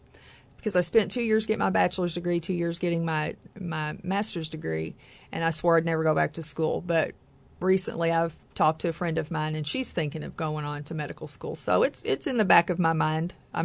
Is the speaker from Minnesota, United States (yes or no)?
no; East Prairie, Missouri, United States; I'm originally from the Boot Hill of Missouri, East Prairie.